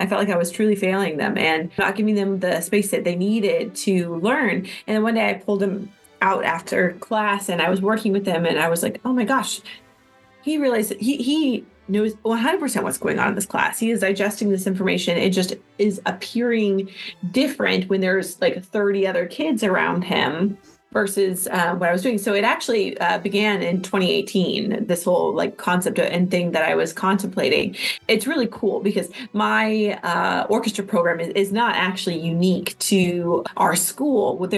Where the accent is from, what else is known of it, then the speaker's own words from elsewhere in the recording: Texas, United States; No, I am born and raised in the Northern Texas area, actually.